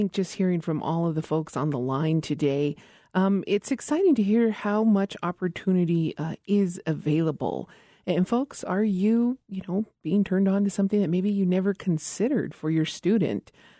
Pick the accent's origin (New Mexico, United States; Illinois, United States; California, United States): New Mexico, United States; Isleta Pueblo; from Isleta Pueblo